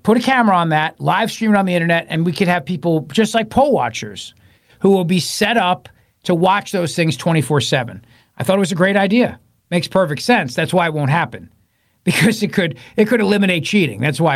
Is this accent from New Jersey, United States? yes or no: yes; New Jersey, United States; Listen, I grew up in Jersey politics. I know cheating.